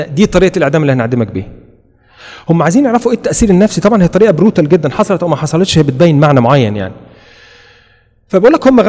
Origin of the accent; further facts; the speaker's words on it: Egypt; احنا عندنا برضو، انا مصري زيكم